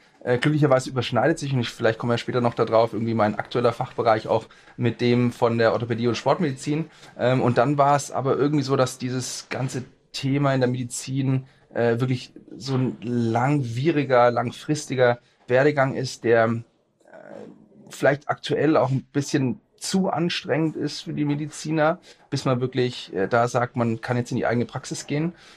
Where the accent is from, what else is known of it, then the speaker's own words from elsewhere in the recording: Erlangen, Bavaria, Germany; now in Nuremberg, Germany; bin geboren in Erlangen, bin dort zur Schule gegangen, habe da auch studiert.